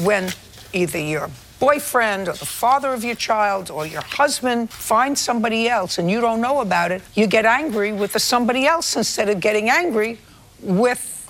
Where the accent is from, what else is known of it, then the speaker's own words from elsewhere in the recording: Brooklyn, New York, United States; I grew up in Brooklyn, and if you met a young man in Queens, they would say, well, it's really geographically unsuitable.